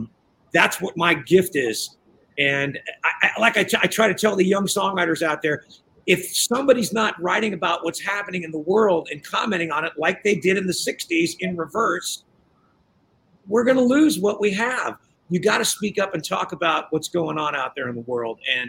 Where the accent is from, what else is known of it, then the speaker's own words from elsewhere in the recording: California, United States; I grew up in California when Reagan was our governor. And my dad was a hard-working blue-collar guy during the Carter presidency.